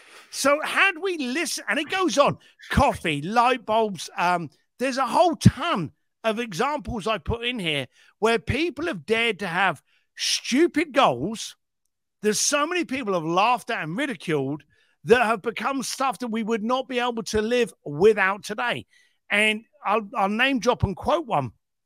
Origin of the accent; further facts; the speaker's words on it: England, United Kingdom; I'm British